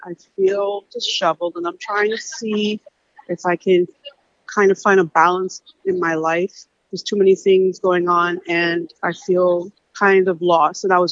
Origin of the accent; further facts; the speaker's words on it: Queens, New York, United States; from Queens